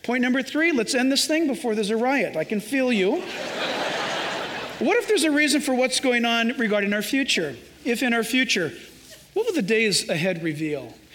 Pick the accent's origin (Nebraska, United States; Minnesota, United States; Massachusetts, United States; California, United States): California, United States; San Diego; I was born and raised in San Diego in Southern California in Orange County, and I'm an American.